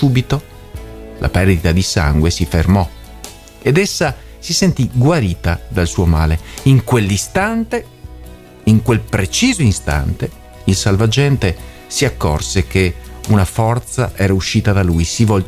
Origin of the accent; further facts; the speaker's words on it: Veneto, Italy; io da buon veneto lo faccio